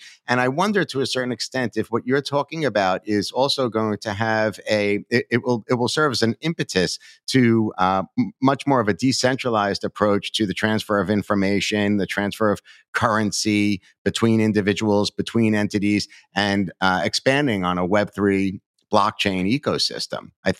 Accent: New York, United States; I take maybe here in America, I take it for granted as, you know, as a New Yorker.

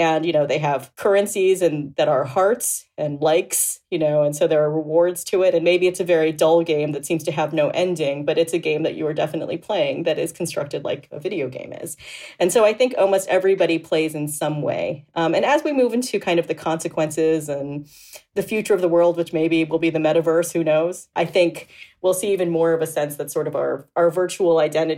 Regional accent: Boca Raton, Florida, United States; I was raised in Boca Raton, Florida, which, as you may or may not know, is 66% Jewish.

